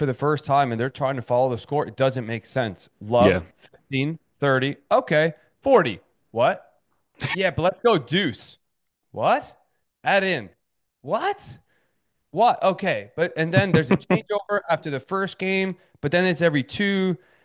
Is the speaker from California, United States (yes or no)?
no; Miami, Florida, United States; On camera, yes, but I am from Miami, so